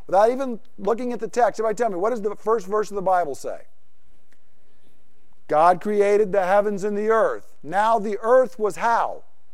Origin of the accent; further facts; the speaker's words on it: Georgia, United States; When I was a kid growing up in Georgia, we had a garden that was an acre big.